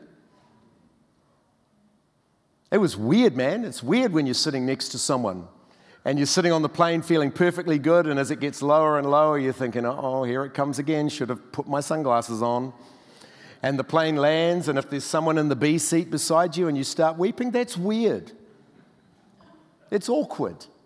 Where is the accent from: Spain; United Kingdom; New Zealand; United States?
New Zealand; North Island; accent: North Island; You understanding my North Island accent okay? You know, one time when I was in the South Island, I referred to the NIV Bible as the North Island version.